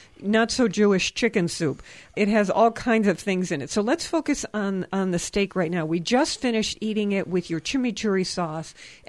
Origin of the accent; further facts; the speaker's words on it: Scotland, United Kingdom; I'm Scottish, for instance.